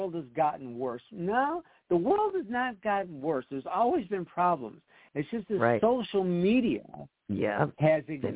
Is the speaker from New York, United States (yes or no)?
yes; Rochester, New York, United States; And each chapter is a memory of a Christmas memory of growing up in Rochester